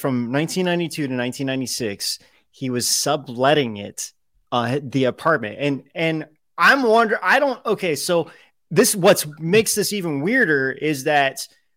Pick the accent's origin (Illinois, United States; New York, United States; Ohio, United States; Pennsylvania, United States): Ohio, United States; Columbus; growing up in Columbus, Ohio, where it's like everything is named pretty much after him and he's just there.